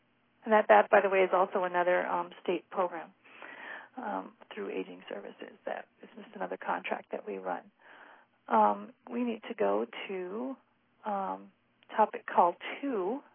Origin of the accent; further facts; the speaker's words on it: Minnesota, United States; I'm actually a Minnesotan, but we have the same exact program over there